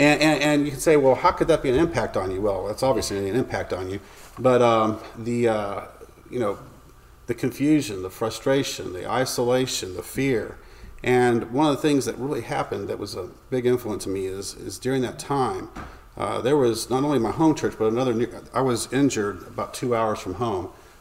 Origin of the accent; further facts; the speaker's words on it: Orlando, Florida, United States; men like Chuck Lipford, Arnold Smead, and some others who were, who I grew up with in Orlando